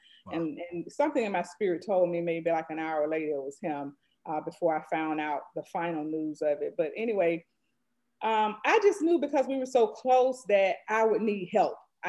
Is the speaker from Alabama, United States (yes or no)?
yes; Birmingham, Alabama, United States; I'm from Birmingham, Alabama. I'm one of 13 siblings.